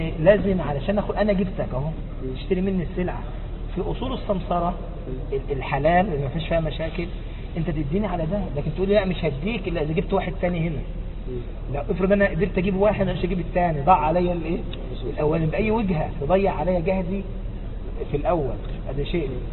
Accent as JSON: {"language": "Arabic", "country": "Egypt"}